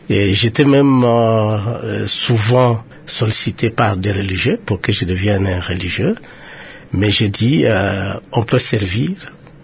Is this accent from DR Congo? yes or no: yes; Fangongo, Kongo Central, DR Congo; Oui, j'ai passé toute mon enfance là-bas. J'ai fait mes études primaires chez moi, à Fangongo, à 7 kilomètres de mon village.